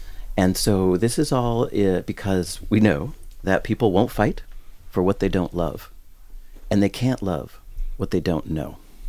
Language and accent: English; West Coast, United States; I'm from the West Coast.